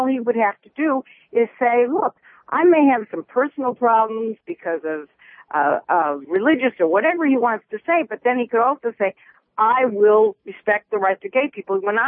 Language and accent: English; Cleveland, Ohio, United States; Mitt Romney has decided to go to Ohio, to my hometown of Cleveland, and also to Pittsburgh.